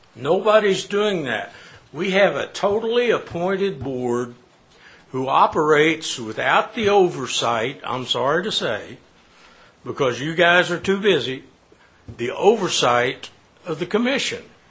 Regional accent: United States; but I'm an American, and I believe in open government.

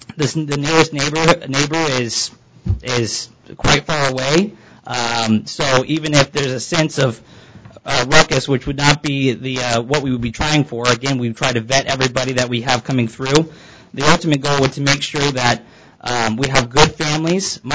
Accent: Arkansas, United States; born there; I was born in Arkansas. Just because I was raised in the military doesn't mean that I don't have a heart in this area.

